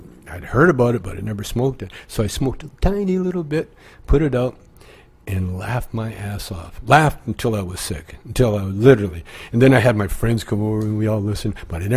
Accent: Calgary, Alberta, Canada; Yeah, I grew up in Calgary.

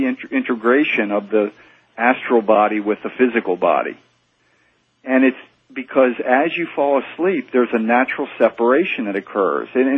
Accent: Maryland, United States; I'm from Maryland.

